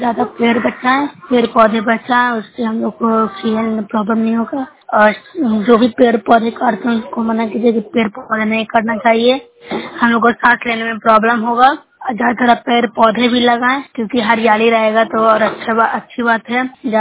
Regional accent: Bihar, India; मैं नौसरा ब्लॉक से हूँ, जिला नालंदा के निवासी हूँ।

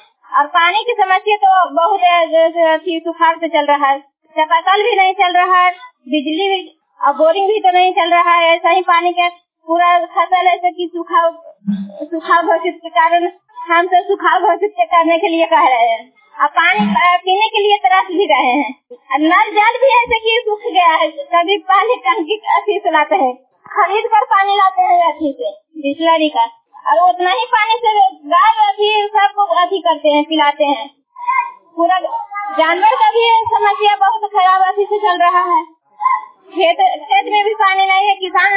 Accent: Fatehpur, India; मैं फतेहपुर के रहने वाली हूँ, कोसला पंचायत से।

